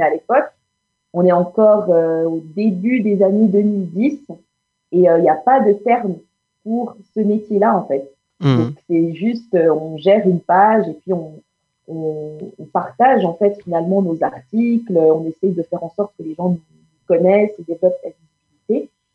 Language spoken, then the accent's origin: French; Angola; je suis angolaise d'origine, mais je viens du nord, des Bas-Congo, en fait. Mes parents ont vécu aussi au Congo